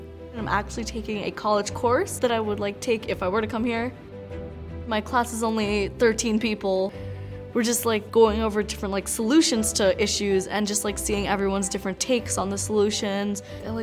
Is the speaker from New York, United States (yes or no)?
yes; Bronx, New York, United States; I'm from the Bronx, New York City.